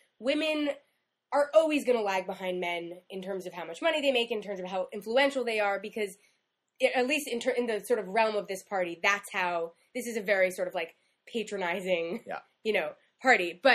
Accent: New York City, New York, United States; because I grew up in Chelsea. And so my whole building used to go

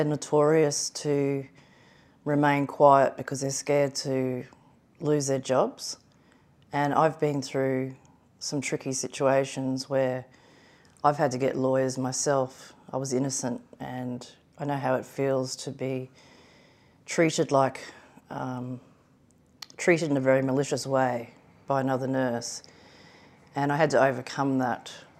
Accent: Brisbane, Queensland, Australia; Well, growing up in Brisbane and having the Gold Coast as my backyard, we were always at the beach.

